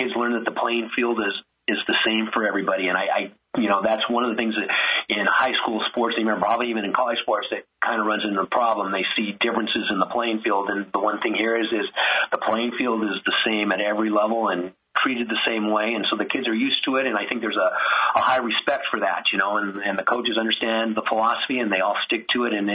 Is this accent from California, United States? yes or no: yes; California, United States; I'm from the Central Valley. So I was very fortunate. I went to Menachie High School up in Porterville, California.